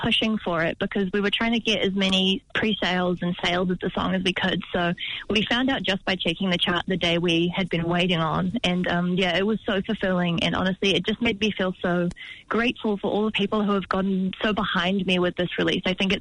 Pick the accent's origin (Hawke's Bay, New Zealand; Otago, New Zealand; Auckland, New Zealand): Hawke's Bay, New Zealand; now in Wellington, New Zealand; we're both from Hawke's Bay turned Wellington.